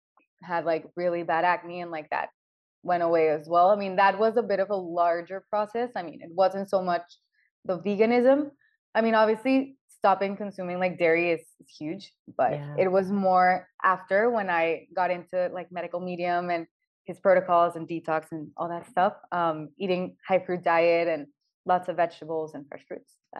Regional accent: Monterrey, Nuevo León, Mexico; I'm from Monterrey, Mexico, and there's a lot of meat consumption here.

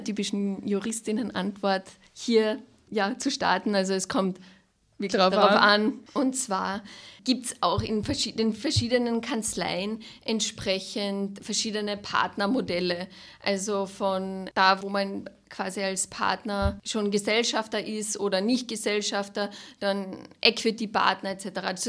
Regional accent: Carinthia, Austria; now in Vienna, Austria; also wie man unschwer überhören kann, komme ich aus Kärnten und habe so bei meinem Umzug nach Wien

